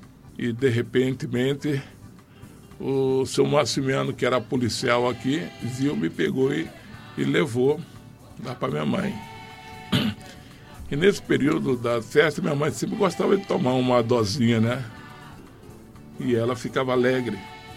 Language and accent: Portuguese; Vila Bela, Mato Grosso, Brazil; E a gente viveu essa vida aqui em Vila Bela. Uma vida muito gostosa e boa. Eu saí de Vila Bela pela primeira vez em 1973 para ficar em Cuiabá.